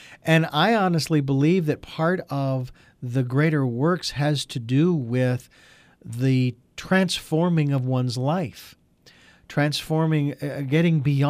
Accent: Southwest, United States; I grew up in the Southwest. I grew up around the Hopi, the Pima, the Yavapai

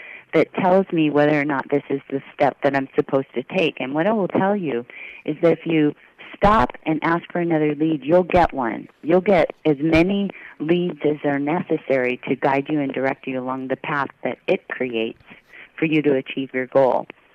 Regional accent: Hawaii, United States; And I was born and raised in Hawaii, so I said, you know, it's a freckle.

